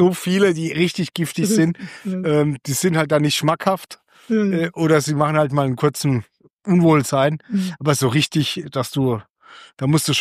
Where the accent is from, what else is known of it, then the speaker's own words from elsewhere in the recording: Heidelberg, Baden-Württemberg, Germany; ich bin in Heidelberg im Kraichgau groß geworden, die gab es dort nicht.